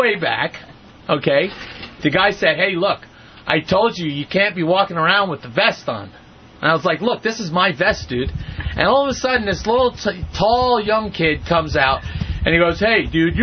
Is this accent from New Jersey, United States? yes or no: yes; New Jersey, United States; You know, I'm originally from Jersey, and I got slaughtered from the hurricane.